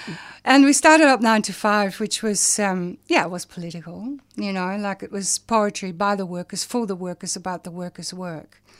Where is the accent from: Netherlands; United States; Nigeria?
Netherlands; now in Australia; I'm a migrant, but I'm comfortable, you know, like I've lived here since 1963. I'm Australian, you know, I'm Dutch Australian.